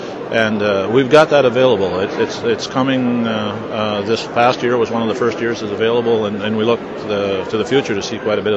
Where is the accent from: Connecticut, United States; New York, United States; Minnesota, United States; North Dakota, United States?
North Dakota, United States; Northwood; I'm from Northwood, North Dakota.